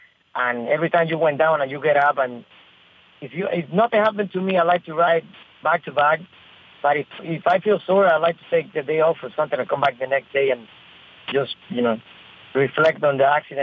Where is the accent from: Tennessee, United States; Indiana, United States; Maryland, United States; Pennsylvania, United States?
Maryland, United States; winning Maryland, I was like to win big races in Maryland because that's one of my hometown too.